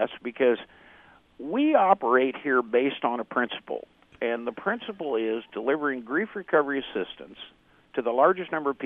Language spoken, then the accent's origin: English; Midwest, United States; I'm born and raised in the Midwest, and when I grew up, two of the things that they used to say all the time were, you have to be strong for someone else, and you have to keep busy.